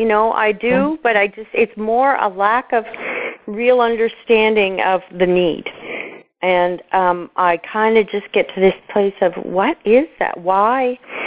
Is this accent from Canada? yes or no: yes; Canada; having the conversation as a Canadian and how we have a very different perspective around guns than the Americans do.